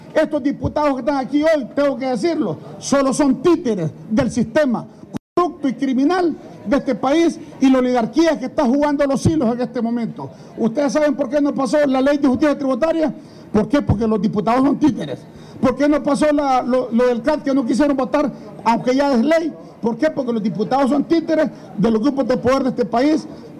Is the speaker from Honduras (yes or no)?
yes; Honduras; ni como diputados, ni como partido, ni como pueblo hondureño